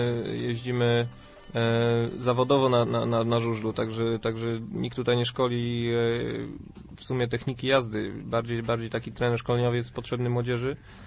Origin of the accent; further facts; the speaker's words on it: Greater Poland Voivodeship, Poland; Wrocław niedaleko, ale wiadomo, że jestem z Leszczyńskiego, byłego Leszczyńskiego województwa, także byłbym całkiem blisko